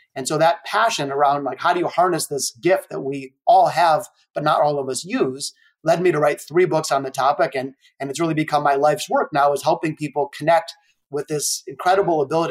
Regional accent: Detroit, Michigan, United States; I was born in the city of Detroit, and I still live here in Detroit. I'm very proud of my hometown.

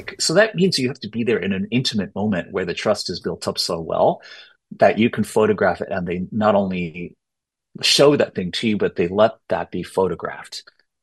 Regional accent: United States; I come from different cultures. I'm American, I'm Chinese, I'm Nanai, Hotuchu

